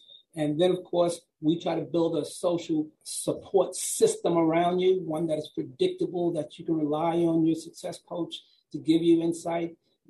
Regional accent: New York City, New York, United States; I grew up in New York City, a friend, and I grew up in a working and poor class community in Jamaica, Queens.

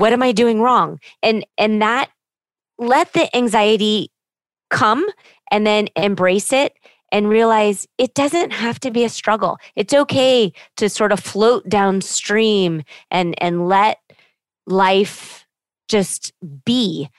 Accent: Scotland, United Kingdom; I'm a real person. I answer my email. I'm Scottish. I don't pay for a VA.

